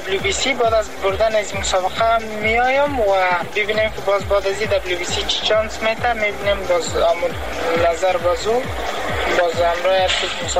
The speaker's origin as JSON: {"language": "Persian", "country": "Afghanistan", "said": "ما یگانه افغان هستم که روی از این کمربند در تاریخ افغانستان مبارزه کردیم"}